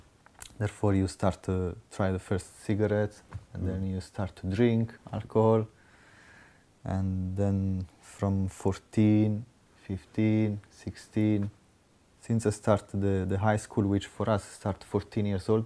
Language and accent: English; Montegranaro, Marche, Italy; I come from Italy, from a place called Monte Granaro, which is a village.